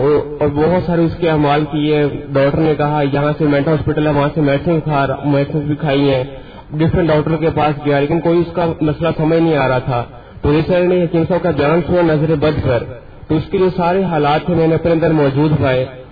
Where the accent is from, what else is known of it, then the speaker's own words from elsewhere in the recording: Bahawalpur, Punjab, Pakistan; میں بہاولپور سے تعلق رکھتا ہوں۔